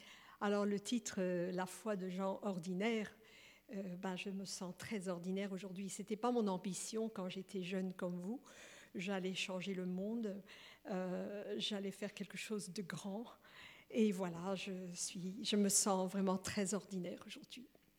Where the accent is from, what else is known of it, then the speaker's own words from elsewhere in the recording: Burundi; mes parents étaient américains, missionnaires au Burundi, et j'ai grandi là-bas, en Afrique.